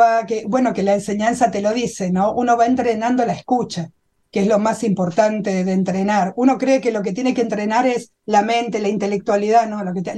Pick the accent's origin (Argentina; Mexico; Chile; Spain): Argentina; yo soy argentina, no fui nunca a India